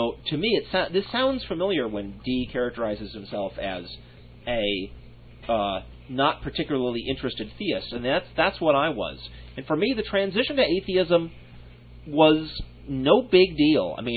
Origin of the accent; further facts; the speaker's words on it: England, United Kingdom; now in South Germany, Germany; the background religious radiation of growing up in Protestant England and now living in Catholic South Germany.